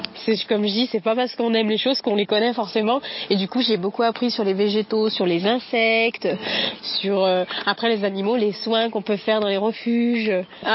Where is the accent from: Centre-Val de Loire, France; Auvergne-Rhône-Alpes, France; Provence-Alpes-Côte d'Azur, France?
Auvergne-Rhône-Alpes, France; Saint-Chamond; je suis originaire de Saint-Chamond.